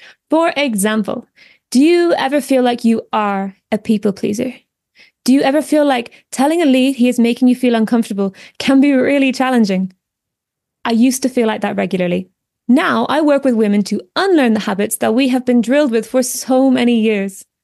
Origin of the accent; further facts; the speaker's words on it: Munster, Ireland; I am from West Cork in Ireland